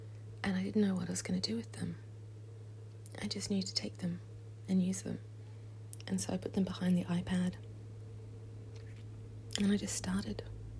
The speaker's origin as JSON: {"language": "English", "country": "Australia", "said": "in Ireland, which a big chunk of my family is from, shocker, I'm Australian"}